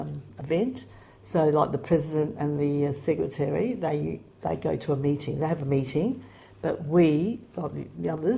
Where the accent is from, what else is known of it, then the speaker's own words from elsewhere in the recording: Australia; I feel I'm Australian more than anything.